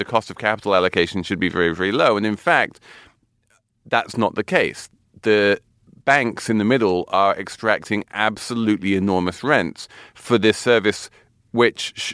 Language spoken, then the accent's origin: English; London, United Kingdom; now in New York, United States; And New York is one of them. And my hometown of London is the other.